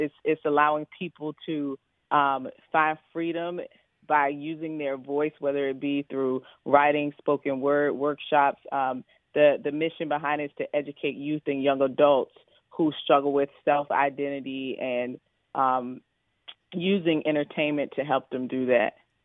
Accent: Newport News, Virginia, United States; born or raised there

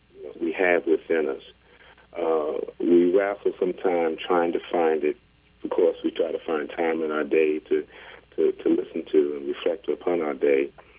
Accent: Washington, District of Columbia, United States; At the age of 15 in my hometown in Washington, D.C., I had a dream of playing this instrument

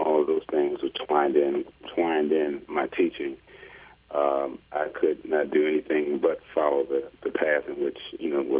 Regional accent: Washington, District of Columbia, United States; At the age of 15 in my hometown in Washington, D.C., I had a dream of playing this instrument

